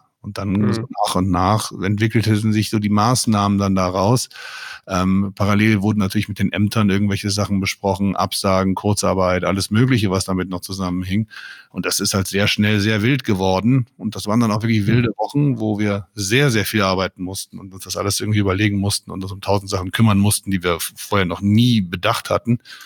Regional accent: Mönchengladbach, North Rhine-Westphalia, Germany; In meiner Heimatstadt Mönchengladbach.

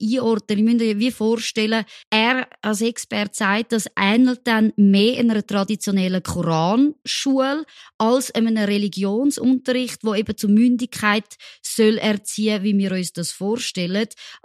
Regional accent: Switzerland; wo ja auch total so in unserem Verständnis als Schweizer widerspricht

